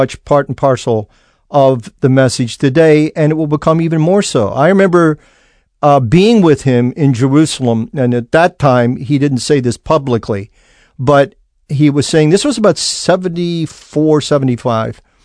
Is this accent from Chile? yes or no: no; Scotland, United Kingdom; And, of course, I was from Scotland